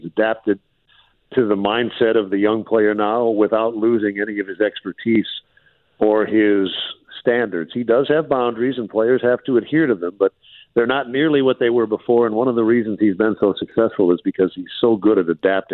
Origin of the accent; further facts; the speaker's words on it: Minneapolis, Minnesota, United States; because when I was growing up in Minneapolis, you know, you could hear it at night.